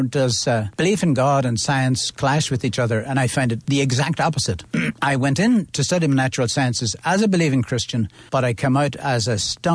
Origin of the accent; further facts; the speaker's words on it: Northern Ireland, United Kingdom; moved away as an adult; now in Dublin, Ireland; I'm from Tyrone originally. Uh-huh. I came to Dublin to study. Uh-huh. I came to study natural sciences in Trinity College.